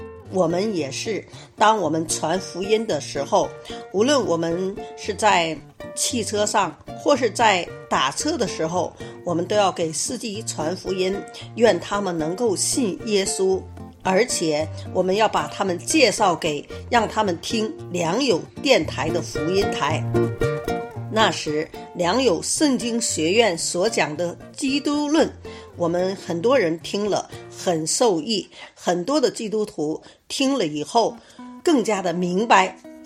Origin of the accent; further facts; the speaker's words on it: Tianjin, China; 大家好，我是天津的